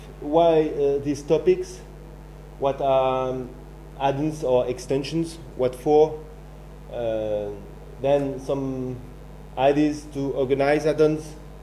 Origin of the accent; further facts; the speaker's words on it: Grenoble, Auvergne-Rhône-Alpes, France; I come from France, from Grenoble near Lyon.